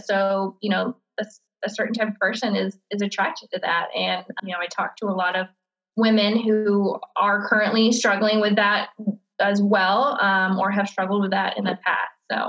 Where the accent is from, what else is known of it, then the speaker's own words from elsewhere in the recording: Austin, Texas, United States; now in Dallas, United States; I live in Dallas, Texas. Born and raised in Texas. I'm actually originally from Austin.